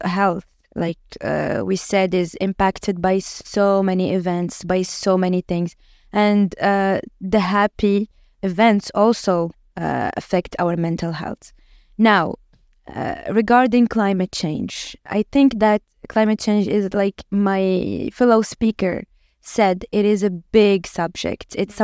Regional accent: Casablanca, Casablanca-Settat, Morocco; I am a psychiatrist from Casablanca, Morocco. Casablanca is not the capital of Morocco. It's actually the biggest city and the economic capital.

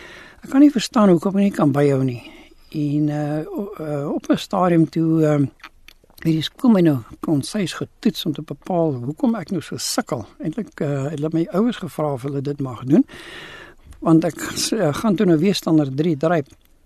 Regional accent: Krugersdorp, Gauteng, South Africa; born there; ek is in Kreeusdorp gebore

